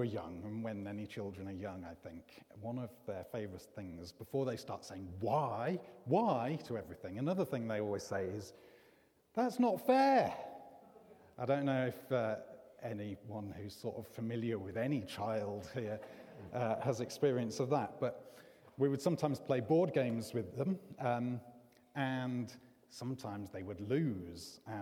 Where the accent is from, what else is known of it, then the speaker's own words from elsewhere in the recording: Stoke-on-Trent, West Midlands, United Kingdom; now in Coventry, United Kingdom; I'm from the Stoke site normally. I've been part of Jubilee Church for a long time, since I came to Coventry as a student.